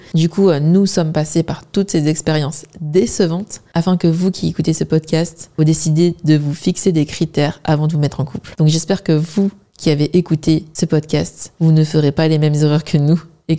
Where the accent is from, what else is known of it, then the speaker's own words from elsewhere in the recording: Wenzhou, Zhejiang, China; Je suis chinoise en particulier de la région de Wenzhou.